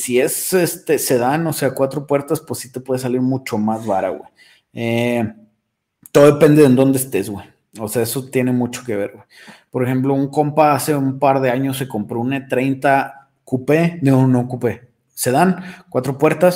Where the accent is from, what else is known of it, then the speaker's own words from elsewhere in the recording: Saltillo, Coahuila, Mexico; soy de Saltillo, Coahuila, compadre. Estoy aquí en En Saltillork, así le decimos de cariño o Saltirranch